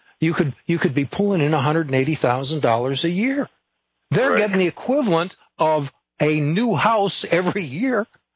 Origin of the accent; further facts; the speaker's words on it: Texas, United States; from Texas, here with Melody from Pennsylvania, East Coast.